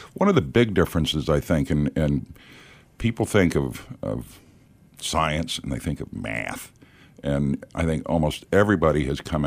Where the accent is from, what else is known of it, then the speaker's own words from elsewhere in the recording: Corpus Christi, Texas, United States; And Corpus Christi is my hometown, and I didn't know college was even an option. That was so far off the radar screen in South Texas.